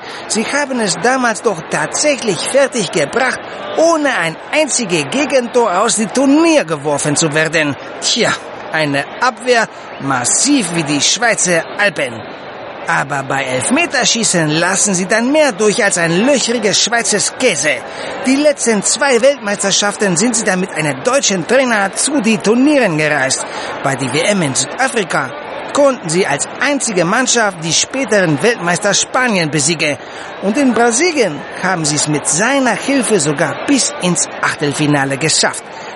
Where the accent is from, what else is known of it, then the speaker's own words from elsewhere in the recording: Greece; German is a second language; Ich als Grieche sag da nur, großes Fehler, ganz großes Fehler.